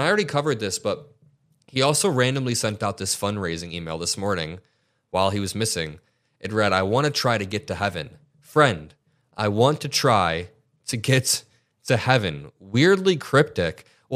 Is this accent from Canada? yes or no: no; Indiana, United States; now in Chicago, United States; Listen, I live in Chicago. I grew up in Northwest Indiana, and I moved to Chicago for college.